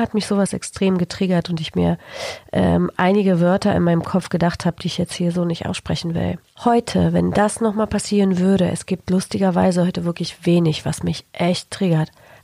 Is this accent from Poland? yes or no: yes; Poland; Ich bin in Polen aufgewachsen, in einem kommunistischen Land, in einem Gefängnis, wo keiner ausreisen durfte, außer in ein Ostblockland.